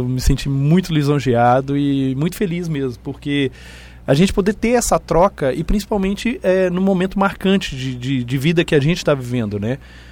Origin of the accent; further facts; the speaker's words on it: Minas Gerais, Brazil; now in Porto Alegre, Brazil; eu sou mineiro, mas moro aqui em Porto Alegre já há 12 anos. Eu moro em Porto Alegre e leciono na Univates desde 2006.